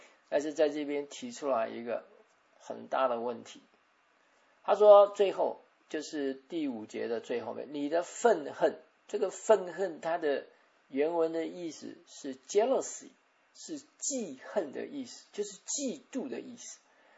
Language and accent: Chinese; China; 我们中国人就说，那糟糕，他不能够再回来变人类啊。